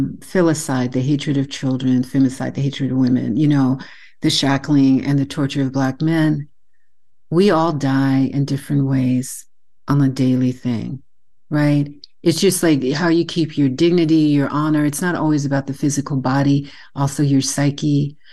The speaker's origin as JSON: {"language": "English", "region": "Texas", "country": "United States", "said": "And I'm from Texas, so I see, okay, like the gunshot in the back of the pickup truck in the rack and stuff like that, Confederate flag decal."}